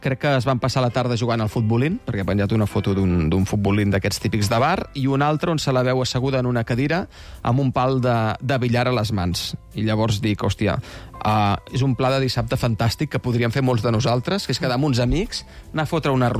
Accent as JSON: {"language": "Catalan", "town": "Badalona", "region": "Catalonia", "country": "Spain", "said": "jo, que sóc de Badalona, just ahir no hi era"}